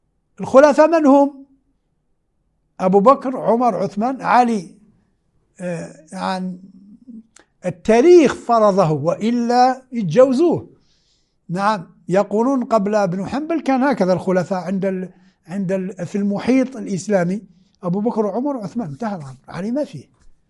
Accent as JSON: {"language": "Arabic", "country": "Algeria", "said": "أنا جزائري، ممكن عشت 80 سنة في الجزائر لا نسمع كلمة عن الغدير"}